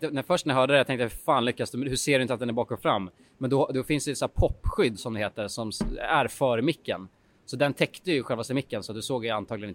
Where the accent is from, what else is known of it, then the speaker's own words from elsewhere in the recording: Sweden; Ja, vi är bara svenskar.